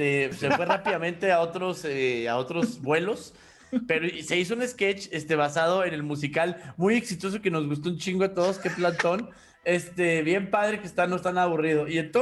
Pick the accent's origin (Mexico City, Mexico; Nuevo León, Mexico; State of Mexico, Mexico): Mexico City, Mexico; O sea, no, nosotros somos chilangos.